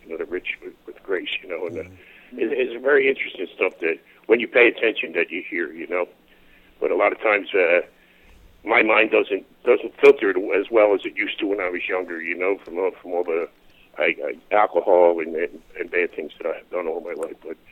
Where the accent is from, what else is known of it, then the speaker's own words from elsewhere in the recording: Philadelphia, Pennsylvania, United States; growing up in South Philly, we had St. Thomas Aquinas School down there.